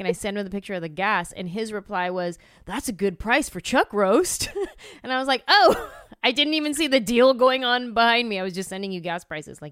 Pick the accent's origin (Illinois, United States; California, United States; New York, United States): California, United States; And I'm from California. Sure, there's ticks probably in California, but not a lot.